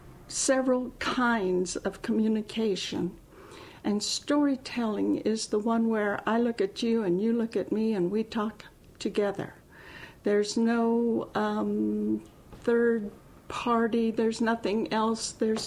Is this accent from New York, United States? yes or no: no; Des Moines, Iowa, United States; also born or lived in Waverly; I am from Waverly, Iowa, but I was born and raised in Des Moines. I am Iowa fifth generation on both sides, so I don't know that there's anyone more Iowan than I am.